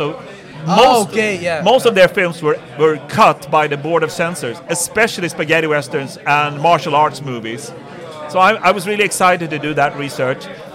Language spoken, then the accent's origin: English; Sweden; English is a second language; I'm from Sweden.